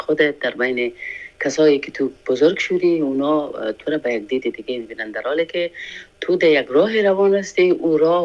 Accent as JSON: {"language": "Persian", "country": "Afghanistan", "moved": "yes", "lives_now": "France", "said": "من تقریبا 5 روز 6 روز بعد از او از افغانستان برآمدم، فرانسه آمدم"}